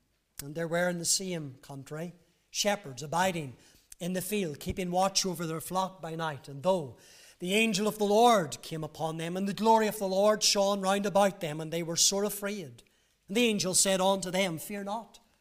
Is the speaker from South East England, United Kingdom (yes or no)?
no; Northern Ireland, United Kingdom; born there